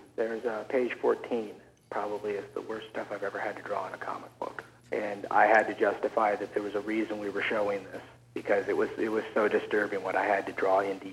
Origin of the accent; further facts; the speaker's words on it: San Mateo, California, United States; also born or lived in New York; and I was originally from San Mateo and San Francisco, you know, for most of my 20s.